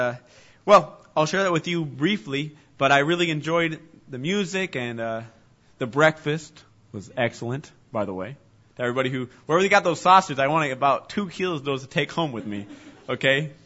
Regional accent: Bolivia; first language Spanish; English is a second language; in Bolivia, so it's not in Africa, center of South America, and I speak Spanish as my first language. I was born and raised in Bolivia to missionary parents, and I might look American to you, but I am not. Okay? I'm Latino at heart

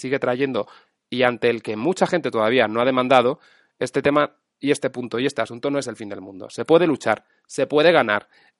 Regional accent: Ciudad Real, Castilla-La Mancha, Spain; hay audiencias provinciales como la de Ciudad Real, mi tierra

